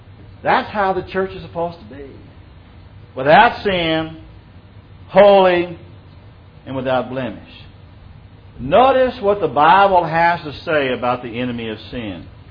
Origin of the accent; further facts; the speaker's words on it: Dripping Springs, Texas, United States; I remember when I was growing up in Dripping Springs